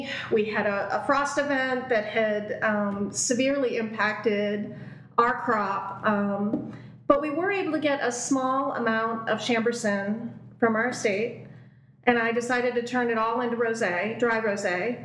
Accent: New York, United States; But my background, I come from the Finger Lakes region of New York.

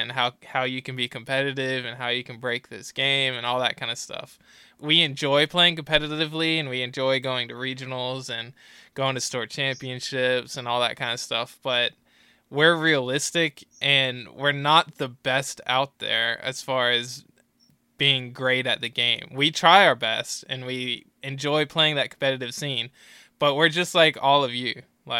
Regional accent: Daytona Beach, Florida, United States; also born or lived in Orlando, Florida; now in LaGrange, United States; I live in LaGrange, Georgia, so a very small town compared to where I was born in Orlando, Florida, and where I grew up in Daytona.

